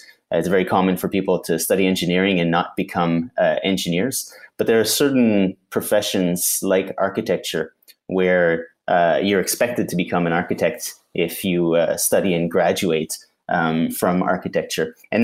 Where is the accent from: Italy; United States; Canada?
Canada; Quebec; I grew up in the Eastern Townships in Quebec. My mother is from Quebec, but my father's from New Zealand. So grew up amongst a family of five, was the middle child